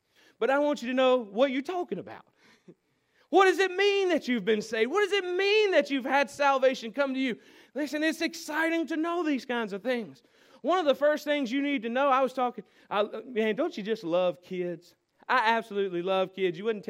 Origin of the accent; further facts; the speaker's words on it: Warrenton, North Carolina, United States; As I have mentioned before, I grew up in Warrington. Right next to Warrington is a little town called Norlina.